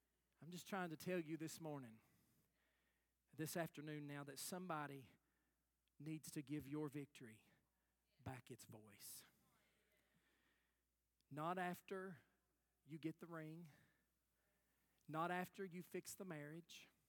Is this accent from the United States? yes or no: yes; Knox County, United States; Listen, I was raised in Knox County. Can I get a witness? Some of y'all know what I'm talking about. I was raised in Knox County.